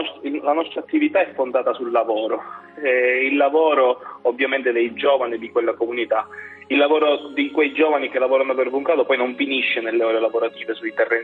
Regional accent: Sicily, Italy; Noi siamo giovani che provengono dal territorio, siamo di Polizzi piuttosto che di Valle d'Olmo, di Valle Lunga, di Petralia, siamo giovani che frequentano il territorio, siamo del territorio

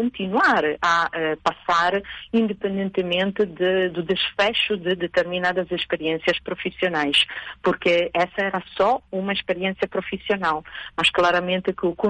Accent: Cape Verde; de poder aproximar-me ao meu país de origem e ver de que forma que eu posso continuar a ser útil para o desenvolvimento de Cabo Verde

